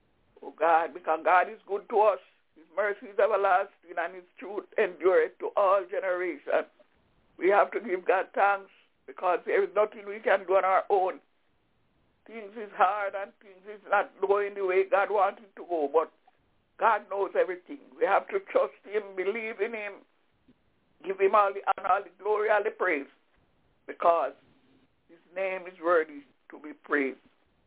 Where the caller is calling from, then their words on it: Albany, New York, United States; Hello, everybody. … I'm calling from Albany in New York.